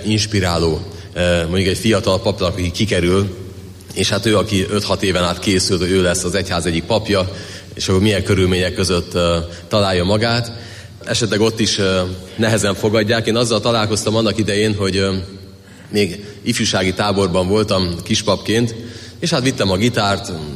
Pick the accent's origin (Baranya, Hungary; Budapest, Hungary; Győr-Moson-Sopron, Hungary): Budapest, Hungary; a Kaposvári Egyházmegyét választottam budapestiként